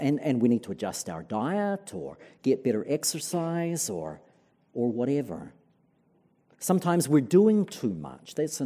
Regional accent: New Zealand; I'm from New Zealand, which is a post-Christian culture.

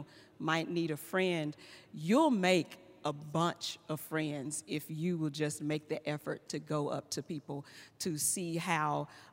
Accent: Dallas, Texas, United States; I grew up in Oak Cliff, and so to me, everybody was there.

